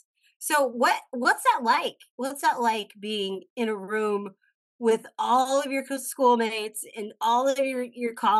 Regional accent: Texas, United States; I grew up in Texas, so you can imagine Texas, everything's big.

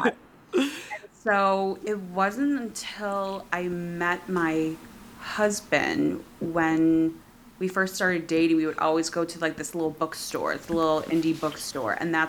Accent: Michigan, United States; because I'm originally from Michigan. So then, like, when I moved from Michigan to California, which I'm in now, I kind of just stopped reading.

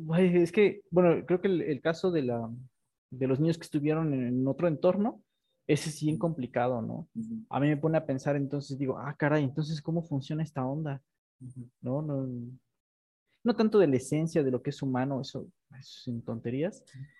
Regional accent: central Mexico, Mexico; Los del norte de México. Pero en el centro de México no tenemos acento.

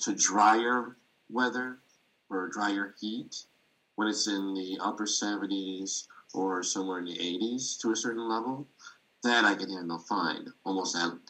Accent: Chicago, Illinois, United States; My favorite season in my hometown, Chicago, is actually a tiebreaker.

